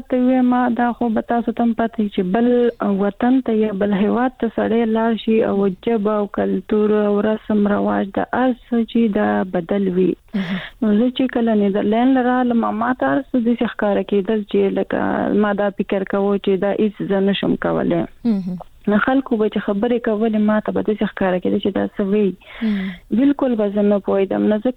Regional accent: Bajaur, Khyber Pakhtunkhwa, Pakistan; also born or lived in Karachi; now in Netherlands; زه په باجوړ کې پیدا شوم. او تعلیم خو زما دومره تعلیم نشته دی. ما په باجوړ کې د شپږم پورې سبق ویلې دی.

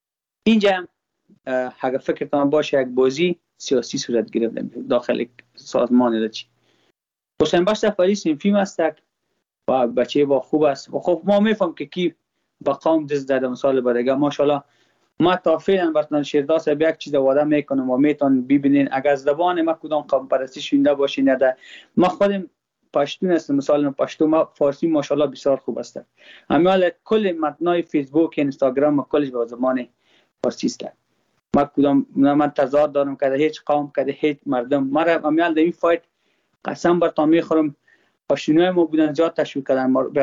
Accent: Afghanistan; ما خود ما افغان هستم.

